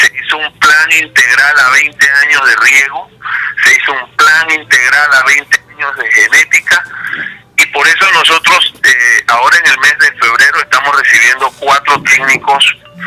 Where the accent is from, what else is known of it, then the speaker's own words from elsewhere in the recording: Panama; Al final todos somos panameños, todos apuntamos hacia un mismo norte